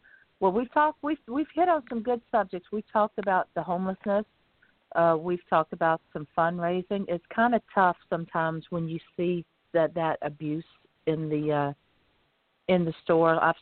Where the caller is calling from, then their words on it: Florida, United States; and I'm calling in from Florida.